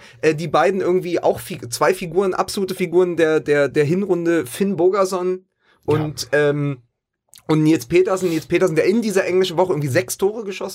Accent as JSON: {"language": "German", "region": "Berlin", "country": "Germany", "said": "Das Einzige, was für mich als Berliner das so ein bisschen trübt"}